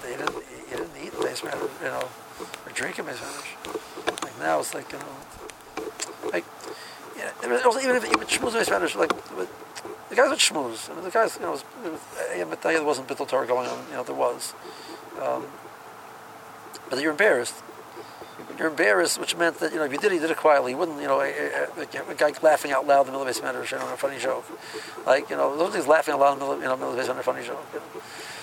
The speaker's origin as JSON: {"language": "English", "town": "Tel Aviv", "region": "Tel Aviv District", "country": "Israel", "said": "And I came from Tel Aviv, you never took off your jacket, basically."}